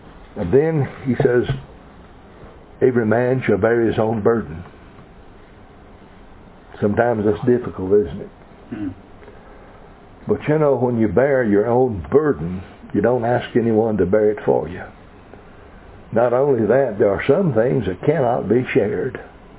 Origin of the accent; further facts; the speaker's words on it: Oklahoma, United States; When I was a youngster growing up in Oklahoma, we didn't have the problems they have now.